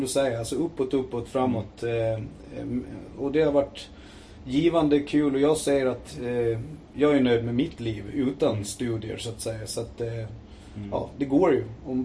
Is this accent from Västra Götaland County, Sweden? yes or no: no; Visby, Gotland, Sweden; Jag är född och uppvuxen på Gråbo. Bodde jag hela min uppväxt. Gick på CV, Södervärn innan det. Gråboskolan när man var grabb.